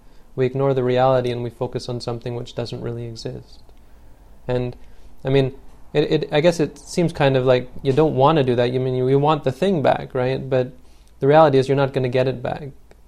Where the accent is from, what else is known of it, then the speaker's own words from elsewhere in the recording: Canada; also born or lived in Thailand; No, I'm from Canada, actually. That's the sad part. It should be perfect, but I've been living in Thailand for so long that it's terrible. I had to relearn English when I came back to the West.